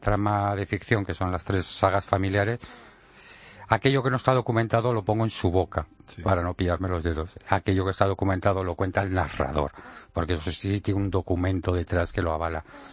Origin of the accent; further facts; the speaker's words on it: Madrid, Community of Madrid, Spain; born there; los que somos nacidos en Madrid, pues nuestros padres no lo son, o nuestros abuelos no lo son.